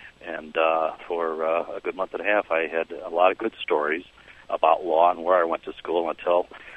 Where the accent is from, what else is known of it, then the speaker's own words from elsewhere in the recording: Sugar Heights, Ohio, United States; during the weekend, of which I was home from Florida back in Sugar Heights, Ohio, she invited me to this upscale party